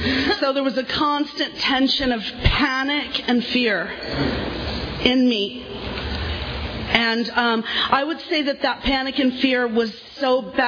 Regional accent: Lancaster, California, United States; I came here from Lancaster, California, and I don't know if anybody knows where that is, but woo! Shout out to the desert.

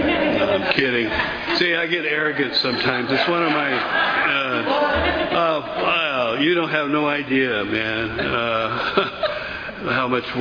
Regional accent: Oildale, California, United States; I grew up in Bakersfield, Oldale to be exact.

